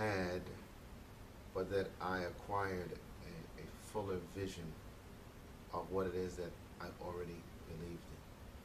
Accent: Brooklyn, New York, United States; So I was born in New York, even though I was conceived at Howard University. You might ask the question, why is this relevant? But SubhanAllah, if you stay with us, you'll see it. I grew up in Brooklyn

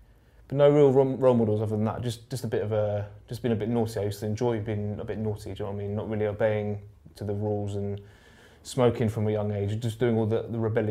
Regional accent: St Albans, East of England, United Kingdom; I'm from St Albans in Hertfordshire, which is just north of London. I'm from a nice middle-class background.

